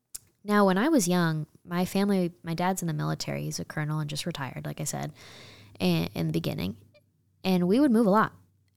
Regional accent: New York, United States; now in Texas, United States; I moved from New York State, to Texas.

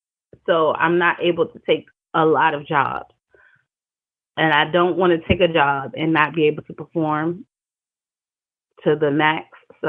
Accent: New York, United States; now in Richmond, United States; I am originally from New York, but I am based in Richmond, Virginia.

